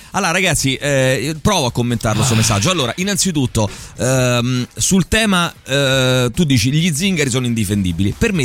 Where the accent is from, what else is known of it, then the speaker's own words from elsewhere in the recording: Rome, Lazio, Italy; però quando sentiamo di luoghi comuni sui romani, giustamente ci incazziamo da romani, no?